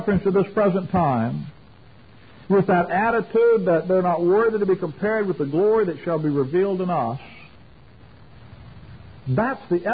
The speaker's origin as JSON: {"language": "English", "region": "Gulf Coast", "country": "United States", "tie": "born or raised there", "said": "But you know, I was raised down on the Gulf Coast."}